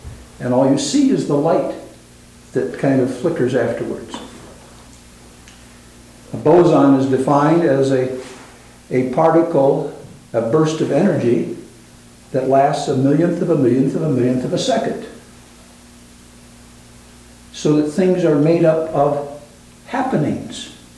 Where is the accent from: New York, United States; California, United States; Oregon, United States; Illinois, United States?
Oregon, United States; Portland; And I'm from Portland, Oregon, and work both as a social worker in private practice and also as a parish pastor.